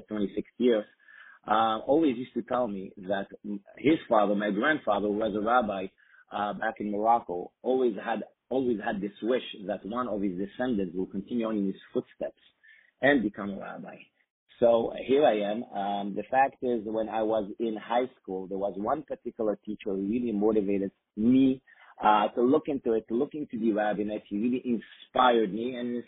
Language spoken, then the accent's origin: English; Montreal, Quebec, Canada; also born or lived in Israel; And the community that I grew up also in Montreal and in Israel.